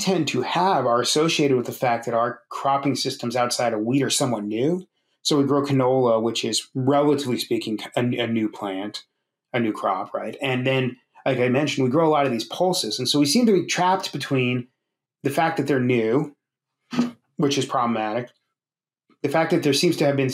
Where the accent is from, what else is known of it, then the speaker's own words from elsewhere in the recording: United States; now in Canada; I got here directly from California. So the start is that so I'm originally American, even though I'm at a Canadian university.